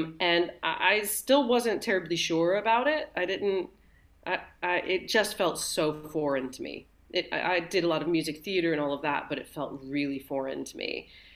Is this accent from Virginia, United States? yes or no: yes; Richmond, Virginia, United States; now in United Kingdom; I'm American, but I live in the UK. And I grew up in Virginia, in Richmond, Virginia.